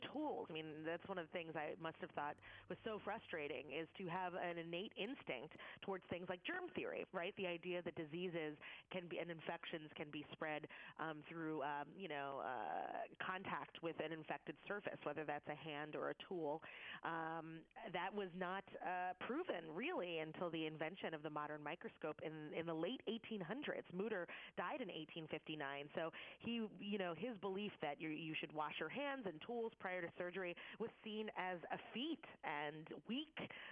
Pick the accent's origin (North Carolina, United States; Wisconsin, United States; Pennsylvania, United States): Pennsylvania, United States; Philadelphia; it just became a part of the culture of being a kid and growing up in Philly. And it wasn't until I left Philly that I realized there was anything unusual about it